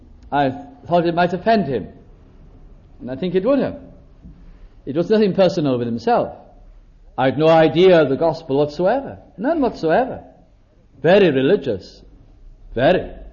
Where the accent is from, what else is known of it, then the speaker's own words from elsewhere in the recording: Wales, United Kingdom; English is a second language; I don't think I'd hardly ever been to an English service, only very occasionally. Been brought up as a Welsh Presbyterian. Natural, nothing wrong in that. That's my background.